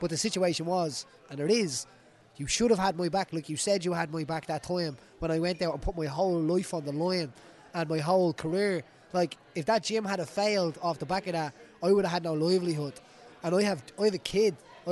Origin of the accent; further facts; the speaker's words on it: Dublin, Leinster, Ireland; We're all from Dublin. We're not stupid.